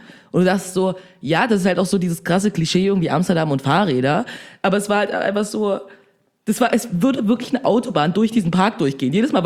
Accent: India; ich bin Inder.

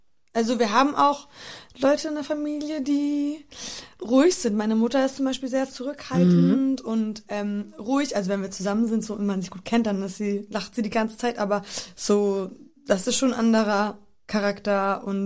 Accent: Poland; da, wo ich groß geworden bin, in Polen

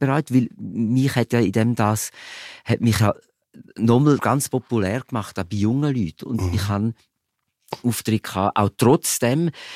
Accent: Switzerland; ich als Schweizer

